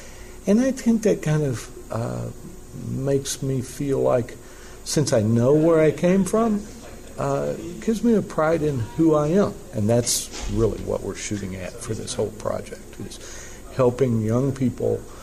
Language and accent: English; West Plains, Missouri, United States; Having been born and raised in West Plains, I've had family here since the 1880s